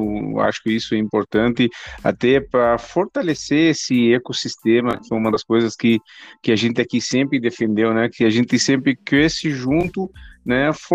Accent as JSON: {"language": "Portuguese", "town": "Aleppo", "region": "Aleppo Governorate", "country": "Syria", "tie": "born or raised there", "second_language": "Portuguese", "moved": "as an adult", "said": "Eu nasci e cresci em Alepo, né, e com 20 anos, né, eu tomei a decisão, né, de sair da Síria"}